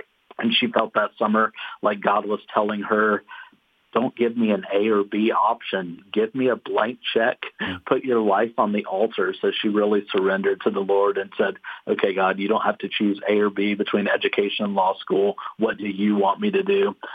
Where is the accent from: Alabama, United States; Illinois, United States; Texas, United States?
Alabama, United States; born there; also born or lived in Georgia / Florida / Colorado; I was born in Alabama. We moved a lot between Alabama, Georgia, and Florida when I was younger. Once we got to high school, moved out to Colorado.